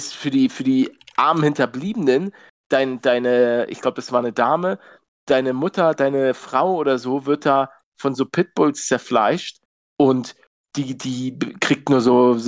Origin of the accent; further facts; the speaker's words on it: Hamburg, Germany; Also, Hamburger Osten. Also da gibt's halt Jenfeld, Bildstedt.